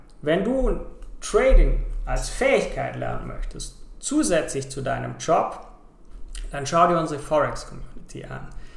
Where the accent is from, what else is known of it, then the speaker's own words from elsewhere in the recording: Baden-Württemberg, Germany; Ich komme ja aus der Bodenseeregion, wo ZF ein großer Arbeitgeber ist.